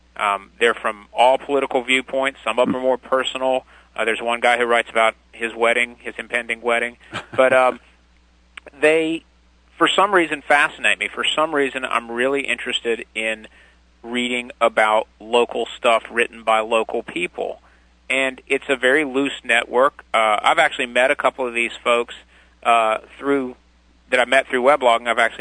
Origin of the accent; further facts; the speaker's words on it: North Carolina, United States; Well, I live here in my hometown. I have a life and a career that is not in North Carolina